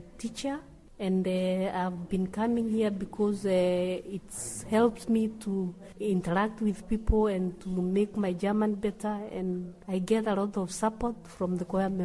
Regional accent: Uganda; from Uganda.

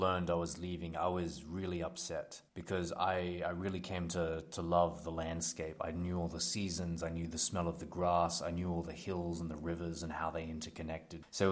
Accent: Mackay, Queensland, Australia; I come from Queensland, Australia. That's in the northeast of Australia. And I grew up in a place called Mackay, which has a lot of sugarcane, a lot of vast open spaces with nothing in it.

